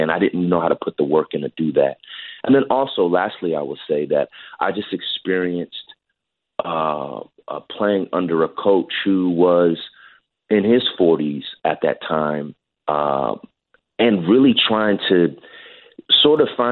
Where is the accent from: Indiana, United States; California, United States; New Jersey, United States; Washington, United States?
California, United States; racially diverse school in California when I was in high school, if I'm not mistaken. And so for me, I grew up around Samoan kids, Filipino kids, obviously black kids, white kids, you know, Asian, Latino.